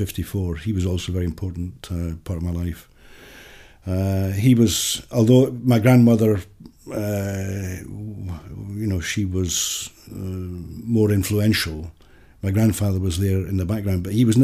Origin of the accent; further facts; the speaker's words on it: Glasgow, Scotland, United Kingdom; growing up in the Glasgow of the late 1940s and the early 1950s.